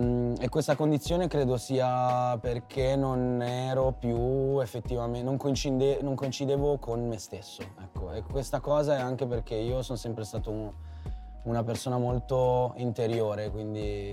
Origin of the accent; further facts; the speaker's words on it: Cogoleto, Liguria, Italy; io ero abituato a scendere da Sciarborasca a Cogoleto nel mio paesino, quei 4 km completo nel buio.